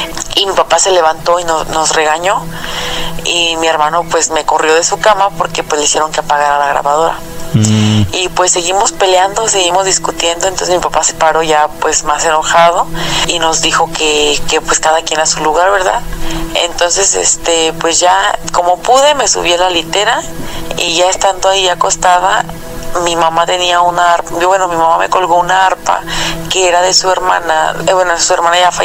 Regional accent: Guanajuato, Mexico; soy de Guanajuato.

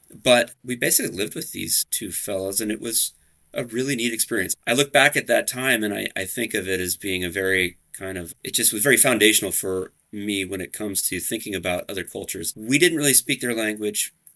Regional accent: Portland, Oregon, United States; My parents, growing up in Portland, Oregon, my parents had somehow got connected with a refugee community

